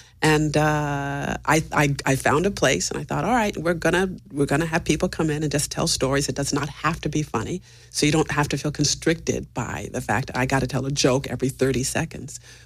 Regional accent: San Francisco, California, United States; I'm from San Francisco. And I grew up in that kind of family where you were supposed to pronunciate and speak well.

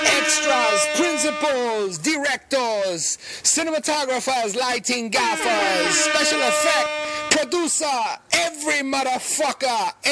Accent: New York City, New York, United States; I grew up in New York City at the genesis of the hip-hop, you know, movement era, the Rocksteady crew.

